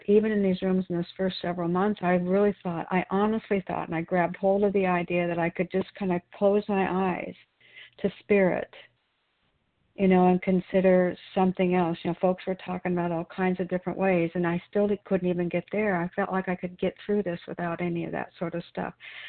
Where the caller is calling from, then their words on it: Wilsonville, Oregon, United States; I'm a recovered compulsive overeater, and I'm calling in from Wilsonville, Oregon today.